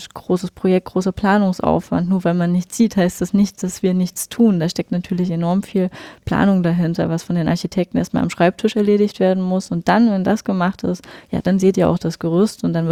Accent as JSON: {"language": "German", "town": "Rudolstadt", "region": "Thuringia", "country": "Germany", "tie": "born or raised there", "said": "Also ich bin gebürtige Rudolstädterin, bin nach dem Studium wieder hergekommen"}